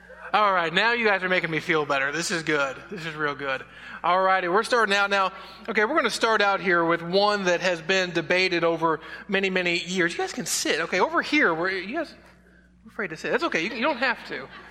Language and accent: English; France; I grew up in France and went to college in Paris, a big city with big cathedrals.